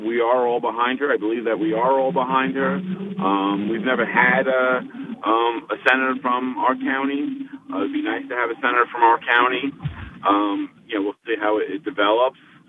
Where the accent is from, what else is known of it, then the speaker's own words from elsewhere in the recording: Bethel, United States; You know, in my hometown of Bethel, you know, William Crumley retained his seat